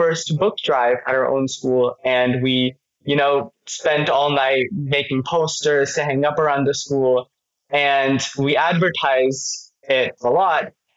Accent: Texas, United States; I was just shocked to learn that there were so many kids out there nationwide, and especially in my home state of Texas, that lacked access to those important reading materials.

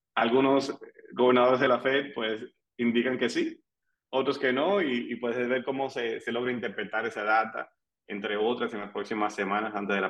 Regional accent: Dominican Republic; nosotros aquí como dominicana

